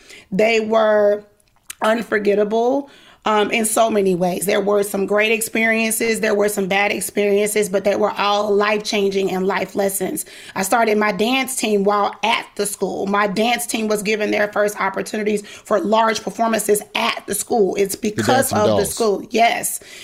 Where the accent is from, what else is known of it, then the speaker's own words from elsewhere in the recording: the South, United States; You know, I'm Southern. I'm from the South. So everybody speaks, what's up?